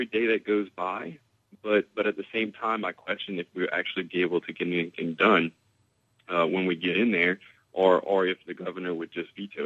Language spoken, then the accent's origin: English; Opelousas, Louisiana, United States; born there; now in Carencro, United States; I was born in Opelousas.